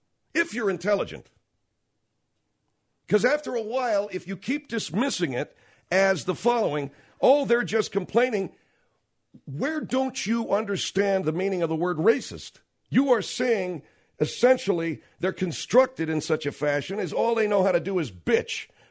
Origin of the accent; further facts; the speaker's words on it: Los Angeles, California, United States; And I grew up in Los Angeles, where the neighborhoods are lily white or Asian or black, and never the twain shall meet.